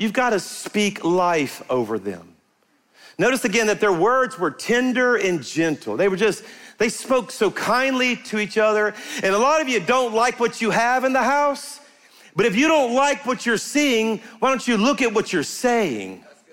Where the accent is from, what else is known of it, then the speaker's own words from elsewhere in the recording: Louisiana, United States; I'm from South Louisiana. It's an Olympic sport down there, all right?